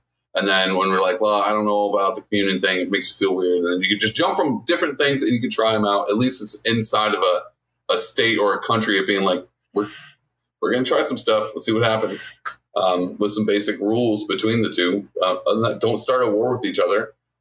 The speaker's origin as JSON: {"language": "English", "region": "Texas", "country": "United States", "lives_now": "New York, United States", "said": "Although I'm a Texan and I moved to New York."}